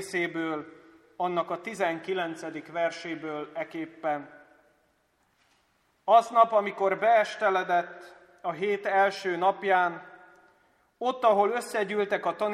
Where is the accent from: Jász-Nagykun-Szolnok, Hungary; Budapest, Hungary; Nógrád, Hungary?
Budapest, Hungary; az én hazámban, Budapesten, Rákosszent Mihályon, ahonnan én származom